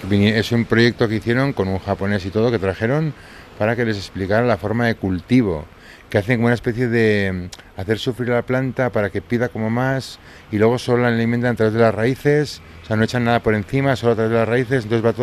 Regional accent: Navarre, Spain; como soy de Navarra y somos bastante tradicionales

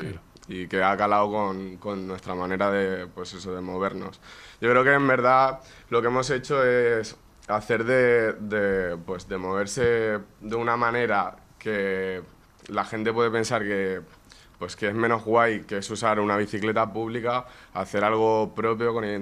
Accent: Lanzarote, Canary Islands, Spain; nosotros que somos de Lanzarote, tenemos mucha gente que llega a la península a estudiar

